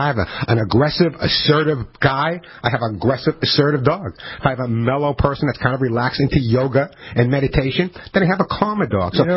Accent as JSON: {"language": "English", "region": "New York", "country": "United States", "tie": "born or raised there", "said": "I'm not a big horse person. I grew up in New York, okay?"}